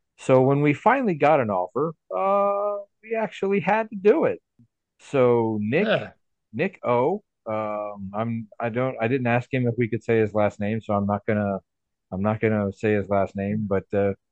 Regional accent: Canada; no, I'm not. I'm French Canadian.

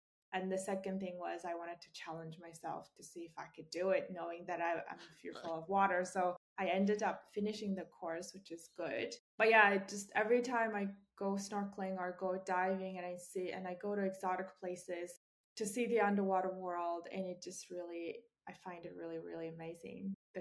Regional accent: Mongolia; English is a second language; And when I said I'm from Mongolia, it's a landlocked country, so we're not really familiar with the water and everyone's scared of it. And I think I saw the ocean for the first time when I was maybe 16 or, yeah, 16.

